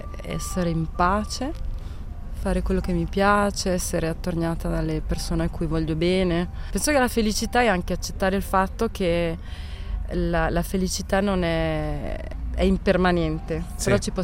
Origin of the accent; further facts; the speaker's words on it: Bellinzona, Ticino, Switzerland; Però sono cresciuta a Bellinzona, tra Bellinzona e Camorino, che oggi è diventata la grande Bellinzona.